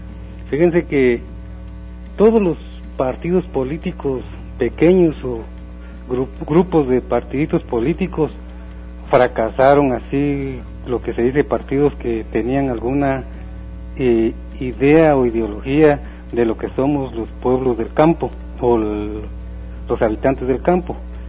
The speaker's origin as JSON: {"language": "Spanish", "country": "Guatemala", "said": "porque somos aquí guatemaltecos y no podemos estar fuera de eso"}